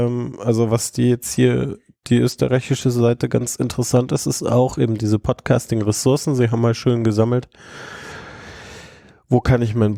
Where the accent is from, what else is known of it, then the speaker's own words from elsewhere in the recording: Augsburg, Bavaria, Germany; now in Munich, Germany; ich bin ja ursprünglich aus Augsburg nach München gezogen.